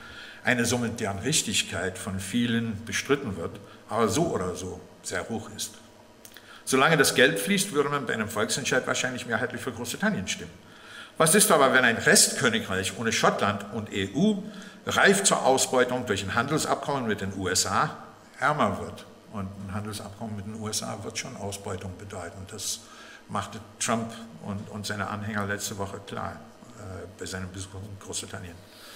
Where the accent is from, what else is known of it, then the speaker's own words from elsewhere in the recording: Ireland; Ich weiß auch als Ire, dass unser Land im Süden seit 1973 und im Norden seit den 90er Jahren weltoffener und reicher geworden ist.